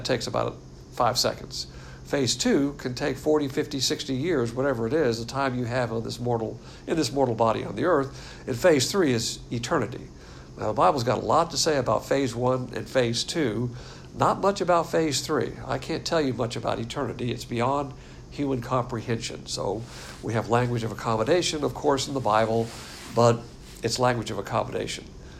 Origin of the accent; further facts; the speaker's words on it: Pensacola, Florida, United States; born there; I was born in Pensacola in a hospital.